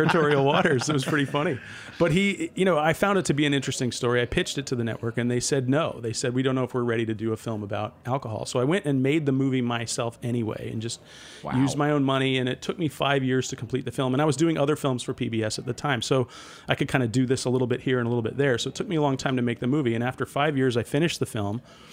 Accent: Mystic, Connecticut, United States; I grew up in Mystic, Connecticut, and I got into the film industry because the movie Mystic Pizza came to my hometown

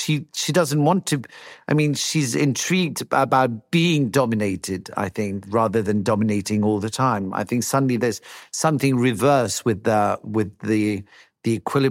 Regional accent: France; English is a second language; But where are you from?" And I said, "I'm from France." "No, you're not. I've never heard a French person speak English like that.

